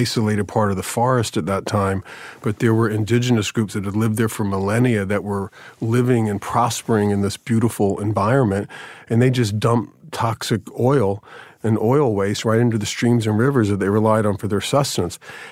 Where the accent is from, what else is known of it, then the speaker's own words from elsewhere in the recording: Jacksonville, Florida, United States; Jacksonville, Florida.